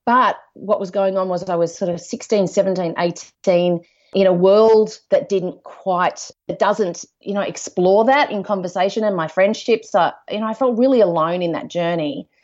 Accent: Melbourne, Victoria, Australia; I'm from Melbourne. I'm in my mid-40s. I'm about to turn 45. I'm a mum of three boys aged 5, 9, and 12.

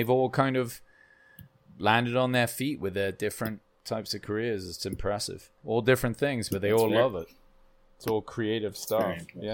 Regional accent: England, United Kingdom; I'm fucking English, dude.

